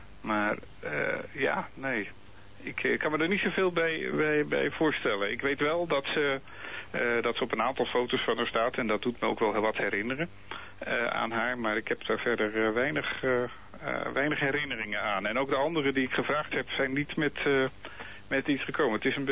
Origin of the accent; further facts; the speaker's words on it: Amsterdam, North Holland, Netherlands; accent: Amsterdam; moved away; Maar toen ben ik zelf uit Amsterdam getrokken, althans niet meer mijn accent heb ik Amsterdam gehad.